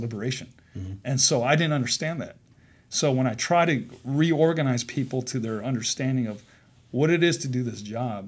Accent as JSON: {"language": "English", "region": "Arizona", "country": "United States", "said": "And then we came back to Arizona because, you know, I'm from Arizona, so I didn't want to stay in Texas."}